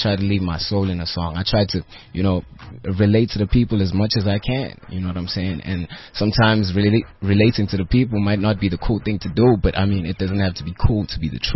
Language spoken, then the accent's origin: English; Butterworth, Eastern Cape, South Africa; But I hail from Eastern Cape. Yeah. Butterworth.